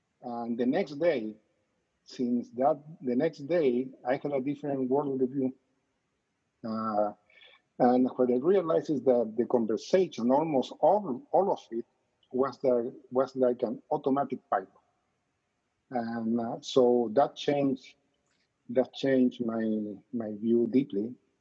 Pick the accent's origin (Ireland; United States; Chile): Chile; English is a second language; growing up in Chile, my family was Catholic. So we grew up Catholic. I went to a Catholic school.